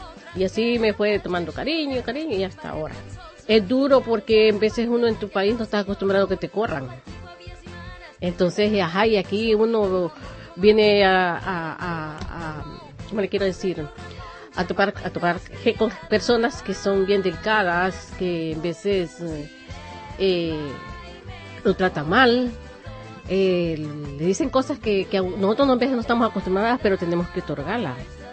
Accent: Honduras; moved away as an adult; vengo de Honduras, tengo 52 años y tengo voy a ajustar 4 años de estar aquí.

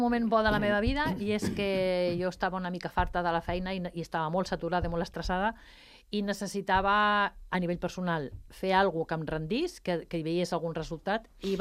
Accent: Sant Cugat, Catalonia, Spain; sóc de Sant Cugat, però vull senyalar que sóc neta d'avi i àvia sastres de Girona, de Sant Feliu de Pallerols, neta de pagès

